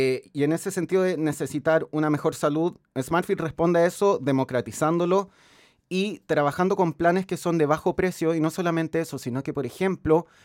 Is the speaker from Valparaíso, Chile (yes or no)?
yes; Viña del Mar, Valparaíso, Chile; es que yo soy de Viña, por eso conozco el caso